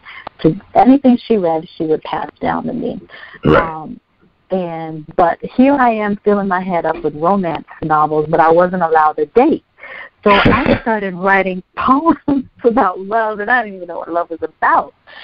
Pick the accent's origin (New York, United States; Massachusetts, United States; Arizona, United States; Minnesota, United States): New York, United States; born there; also born or lived in Puerto Rico; I was born in New York, and I lived all up and down the East Coast states and in Puerto Rico. My background is racially unmixed, and ethnically I'm Puerto Rican.